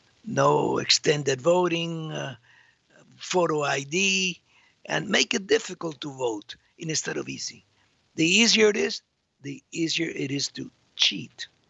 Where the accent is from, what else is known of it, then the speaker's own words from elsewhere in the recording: Cuba; now in United States; When I came from Cuba in 1960, there was nothing in Spanish by the U.S. government.